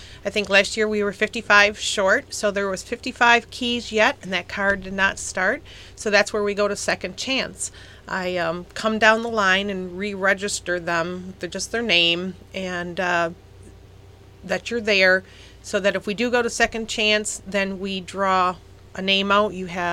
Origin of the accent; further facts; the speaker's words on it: Harbor Beach, Michigan, United States; Well, I'm from Harbor Beach, and I love my town, and I do anything to help Kelly promote it.